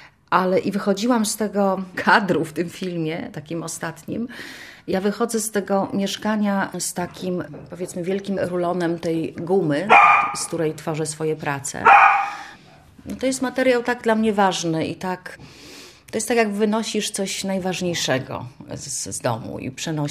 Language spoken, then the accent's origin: Polish; Szczecin, West Pomeranian Voivodeship, Poland; moved away as an adult; now in Gdańsk, Poland; ja pochodzę ze Szczecina, prawda? Wyjechałam tam mając 19 lat, tym zdając tutaj do Akademii Sztuk Pięknych w Gdańsku